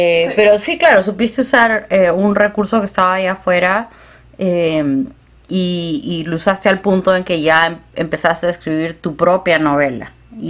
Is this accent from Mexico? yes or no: no; Peru; que siempre ponen algo que yo no sabía como peruana, pero me parece interesante y lo puedo entender.